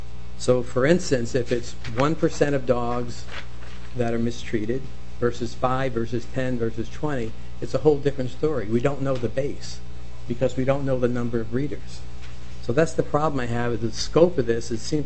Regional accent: Brooklyn, New York, United States; born there; now in Bloomington, United States; Since 1972, I've lived in Bloomington, Minnesota. I was born in Brooklyn, been here just about forever.

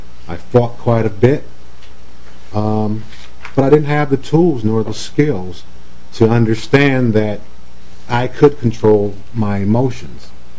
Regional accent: Saint Paul, Minnesota, United States; I am originally from the Rondo community. I grew up exactly six blocks from the Twin Cities Rise site located on Lexington here in St. Paul.

